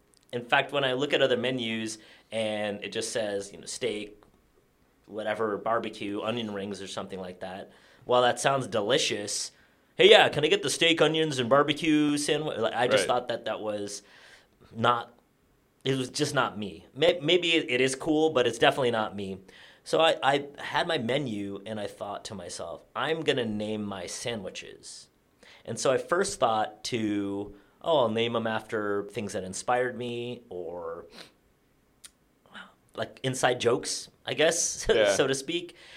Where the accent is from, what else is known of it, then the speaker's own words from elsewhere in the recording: San Francisco, California, United States; I'm from San Francisco, born and raised.